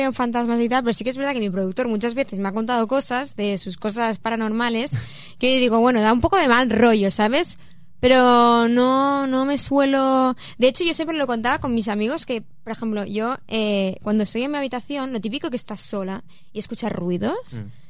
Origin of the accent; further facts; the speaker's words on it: Catalonia, Spain; Como buena catalana soy muy rata.